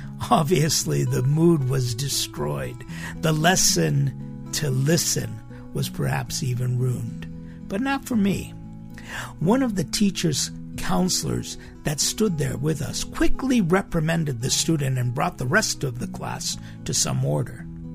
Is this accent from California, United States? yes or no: yes; Los Angeles, California, United States; I grew up in the Los Angeles area. The mountains to the east of the city are particularly susceptible to wildfire.